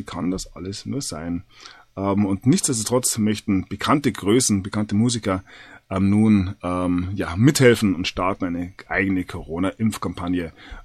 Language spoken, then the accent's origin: German; Bavaria, Germany; Als Bayer hat man da natürlich nichts dagegen